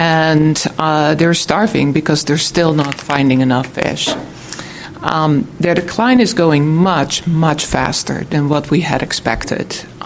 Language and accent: English; Friday Harbor, Washington, United States; I'm from Friday Harbor, San Juan Island